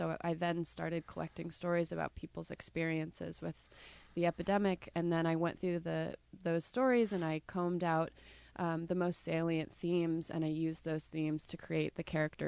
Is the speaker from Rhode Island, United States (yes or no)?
yes; Wakefield, Rhode Island, United States; I'm from South Kingstown, from Wakefield.